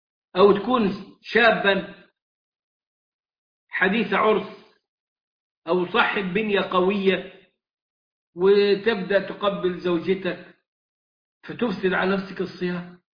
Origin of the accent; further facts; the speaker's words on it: Egypt; واسألوا عندنا في مصر شركة ماتسيان، ماتسيان كيف تصنع السجاير؟